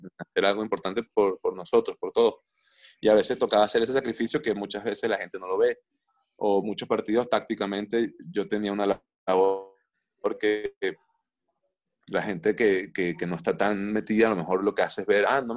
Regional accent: Caracas, Capital District, Venezuela; Todo el mundo sabe que yo soy de Caracas

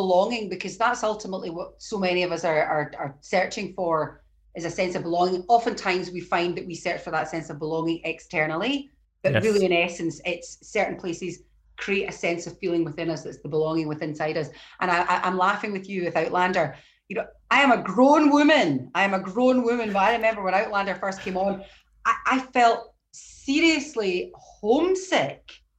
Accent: Scotland, United Kingdom; And obviously I'm Scottish. There's a very strong connection for me with Scotland

